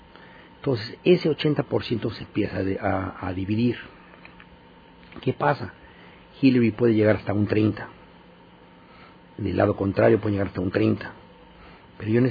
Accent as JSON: {"language": "Spanish", "town": "San Diego", "region": "California", "country": "United States", "tie": "born there", "said": "No nací en Mercy Hospital en San Diego en el año 54."}